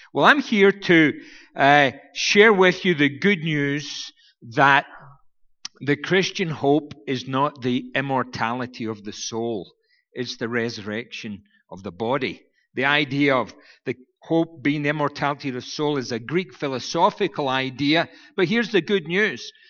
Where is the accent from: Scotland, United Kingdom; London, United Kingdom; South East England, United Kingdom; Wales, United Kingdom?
Scotland, United Kingdom; I'm Scottish. I won't be spending any money.